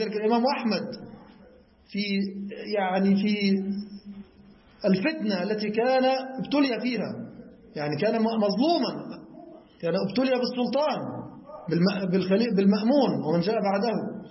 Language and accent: Arabic; Egypt; نحن في بلدنا مصر هنا هذه الأجهزة تحترم الإسلام